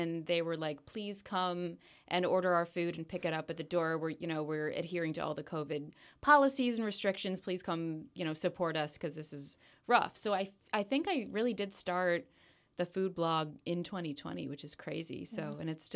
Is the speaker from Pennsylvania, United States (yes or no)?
yes; Pottstown, Pennsylvania, United States; I'm from Pottstown, Pennsylvania, which is about an hour from Bethlehem